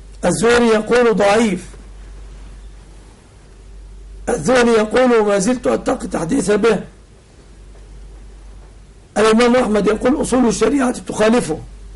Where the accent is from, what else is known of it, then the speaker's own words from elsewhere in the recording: Egypt; وأسأل الله سبحانه أن يحفظ بلادنا مصر آمنة مطمئنة